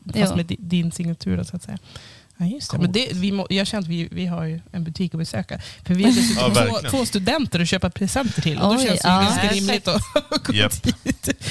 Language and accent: Swedish; Cyprus; now in Sweden; Jag vet ju ändå lite om guld för att jag kommer från Cypern och där är guldet annorlunda.